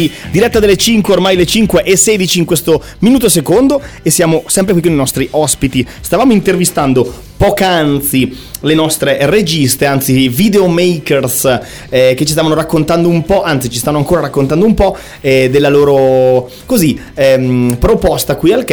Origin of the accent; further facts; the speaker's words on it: Brescia, Lombardy, Italy; now in Como, Italy; io sono bresciano, adesso vivo a Como e lavoro a Milano